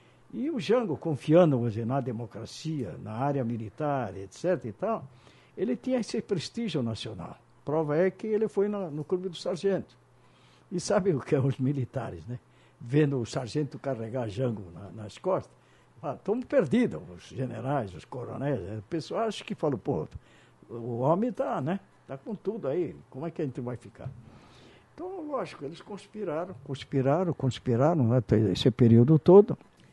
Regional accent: São Paulo, Brazil; Eu, como paulista, a gente sempre cumpre o horário.

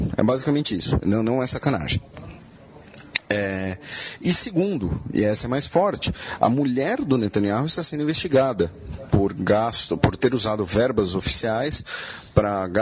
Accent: Brazil; now in Israel; Obviamente, para nós, como brasileiros, isso é algo completamente estranho, né? A gente nunca ouviu falar nisso, não sei de nada disso. Mas isso está rolando aqui em Israel

